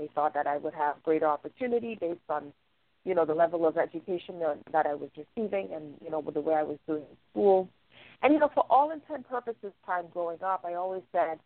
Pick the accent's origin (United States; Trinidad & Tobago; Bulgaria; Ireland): Trinidad & Tobago; moved away; I'm originally from Trinidad, and I lived there from the time I was born up until 1993. However, I grew up in a very poor area, the hood is what I will just say it was. I grew up in the hood